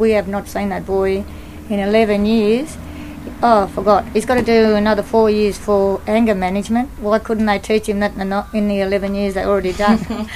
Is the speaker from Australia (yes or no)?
yes; Australia; But just being an Australian alone is hard. Being a black Australian, please shoot me.